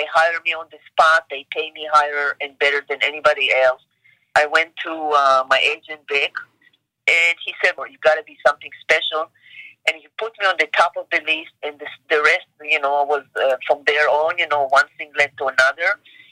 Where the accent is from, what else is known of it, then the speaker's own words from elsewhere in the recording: Israel; now in United States; I would like more like the Mediterranean flavor growing up in Israel.